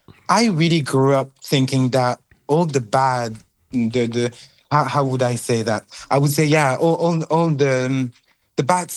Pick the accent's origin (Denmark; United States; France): France; English is a second language; as I grew up in France, I always had this idea of this huge romanticism thing